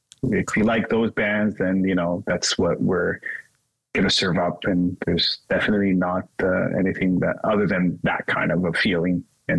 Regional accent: Calabria, Italy; I grew up in Calabria, so.

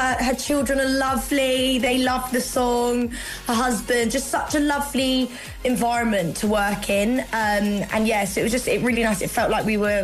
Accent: United Kingdom; especially as a Brit girl

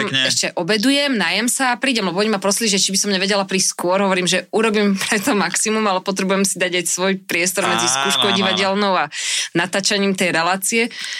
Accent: Devínska Nová Ves, Bratislava Region, Slovakia; Ja som z Devínskej, takže trieskať sa ako do Devínskej je úplná blbosť.

